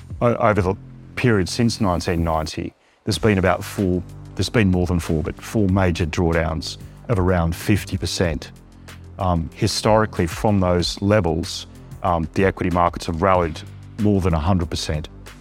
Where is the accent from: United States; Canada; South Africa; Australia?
Australia; we're short consumer discretionary stocks in my home country, Australia.